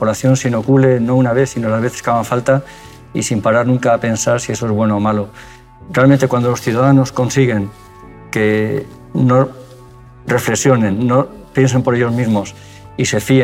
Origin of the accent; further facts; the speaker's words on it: Spain; yo como español me siento obligado a decir